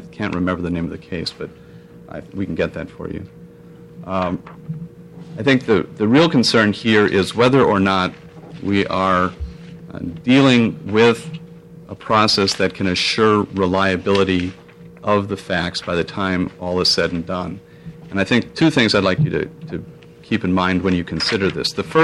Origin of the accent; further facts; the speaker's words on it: Portland, United States; from Portland, appearing on behalf of the ACLU to oppose 2395.